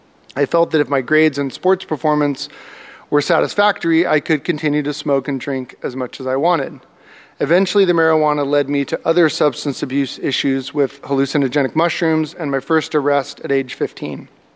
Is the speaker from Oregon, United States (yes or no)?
yes; Salem, Oregon, United States; also born or lived in Whittier, California; I was born in Whittier, California. My parents both graduated from Long Beach State University, which is where they met. They moved our family to Salem, Oregon from Los Angeles when I was one